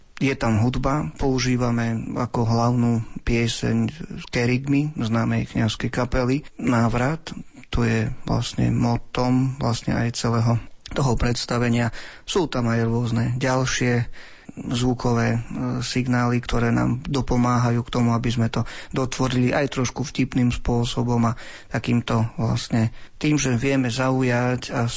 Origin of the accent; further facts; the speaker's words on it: Tulčík, Prešov Region, Slovakia; Začnem trošku z histórie. Pochádzam z Tulčíka, kde divadlo je živou tradíciou aj dnes, nielen počas totalitných dní.